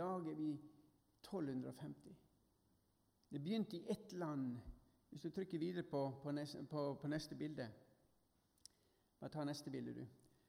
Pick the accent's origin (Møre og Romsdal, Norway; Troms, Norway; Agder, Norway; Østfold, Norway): Møre og Romsdal, Norway; Ålesund; also born or lived in Nordland / Austria; Jeg er sunnmøring langt, langt tilbake. Født i Ålesund. Jeg har bodd i Nordland. Noen sier det at jeg kan høre litt av dialekten det nordlandske. Når jeg kommer til Sunnmøre, så får jeg høre at nå kommer han som snakker litt rart.